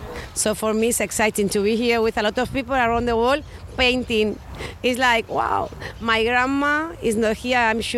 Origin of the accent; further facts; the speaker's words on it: Santa Coloma de Gramenet, Catalonia, Spain; English is a second language; I'm from Santa Coloma de Gramenet, and I'm working in the city council.